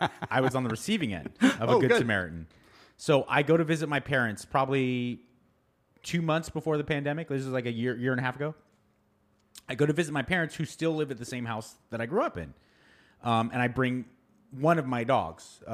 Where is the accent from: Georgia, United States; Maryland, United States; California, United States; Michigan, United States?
California, United States; I grew up in the San Gabriel Valley. I went to San Marino High School.